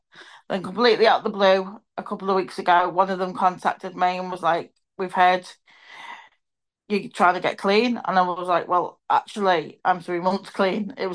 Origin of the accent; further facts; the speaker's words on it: Liverpool, North West England, United Kingdom; I'm from Liverpool.